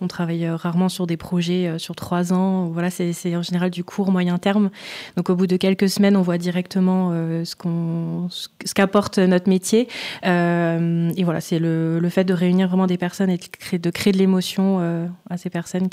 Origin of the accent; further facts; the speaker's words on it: Grand Est, France; now in Lyon, France; j'ai 29 ans, je viens du Grand Est et je vis à Lyon depuis 7 ans.